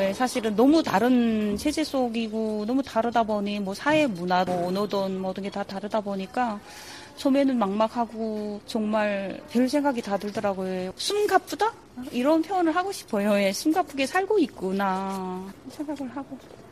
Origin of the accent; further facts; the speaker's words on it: North Korea; moved away as an adult; now in South Korea; 저는 북한에서 온 북한의 딸 주민이고요. 2016년에 대한민국 입국을 했고